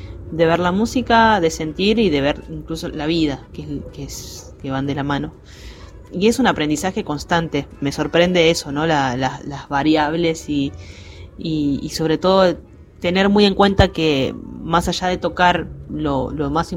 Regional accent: La Matanza, Buenos Aires Province, Argentina; Me crié en La Matanza y toda mi infancia estuvo rodeada de música y sobre todo del folclore litoraleño.

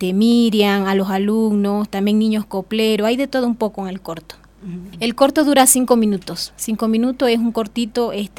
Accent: Venezuela; yo soy venezolana, pero soy indígena wayú, hablo un idioma indígena que es el wayú naiki.

